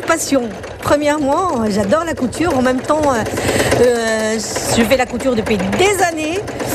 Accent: Algeria; now in Saint-Étienne, France; Je suis d'origine algérienne.

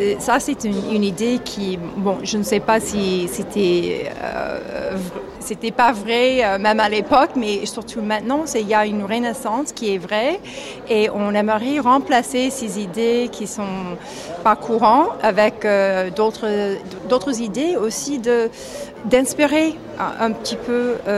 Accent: Detroit, Michigan, United States; born there; French is a second language; je suis née à Détroit et je suis la quatrième génération dans ma famille d'être née à Détroit et aussi de fonder une entreprise à Détroit. Mais je suis moitié américaine, moitié canadienne. Donc ma mère est d'origine canadienne et sa mère était francophone.

